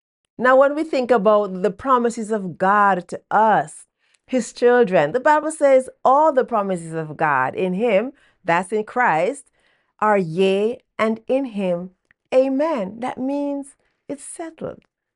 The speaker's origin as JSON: {"language": "English", "country": "Jamaica", "tie": "born or raised there", "said": "growing up in Jamaica as a kid, there were a lot of times we had to go through that weren't what we wanted as children"}